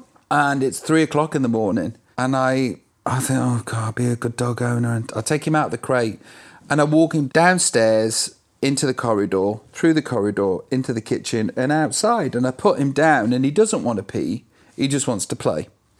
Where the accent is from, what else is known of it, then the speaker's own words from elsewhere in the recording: Stoke-on-Trent, West Midlands, United Kingdom; I'm from Stoke-on-Trent in England.